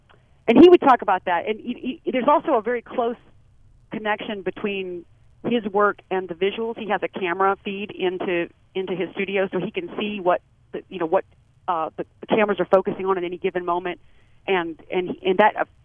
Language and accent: English; Louisiana, United States; I was about five when Austin City Limits began, and I grew up in Louisiana, not about 300 miles away from Austin